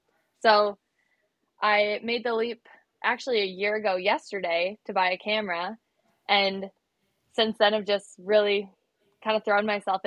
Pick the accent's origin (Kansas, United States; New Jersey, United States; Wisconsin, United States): Wisconsin, United States; which I'm from Wisconsin. I've never swam in waves.